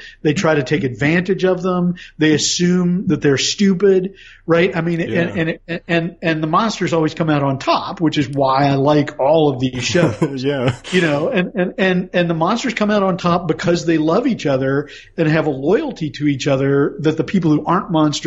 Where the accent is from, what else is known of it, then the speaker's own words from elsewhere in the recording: West Virginia, United States; knowing nothing about me but from the fact that I'm from West Virginia, how much of it will you buy?